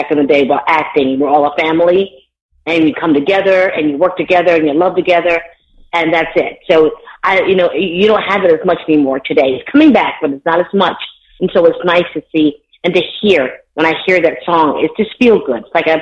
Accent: East Hampton, New York, United States; because I'm from East Hampton

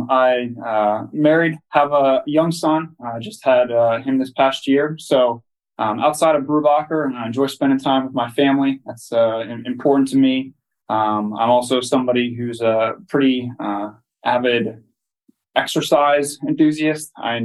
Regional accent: Lancaster, Pennsylvania, United States; I grew up in Lancaster, about 10 minutes from our shop.

